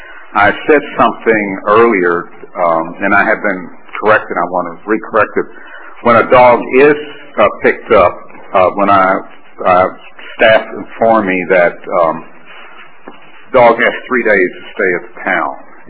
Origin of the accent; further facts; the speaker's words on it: Dallas, Texas, United States; Growing up in Dallas